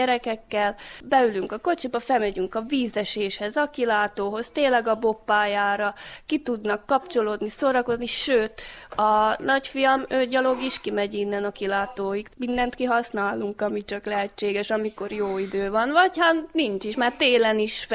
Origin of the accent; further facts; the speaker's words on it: Bíňa, Nitra Region, Slovakia; Bényből. Ez a falucskának a neve. Ez kb. Olyan 15 kilométerre van Esztergomtól, Magyarországtól.